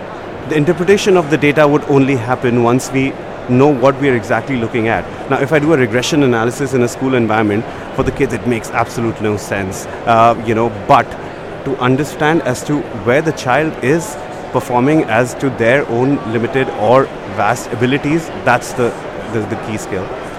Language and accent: English; India; We're from India.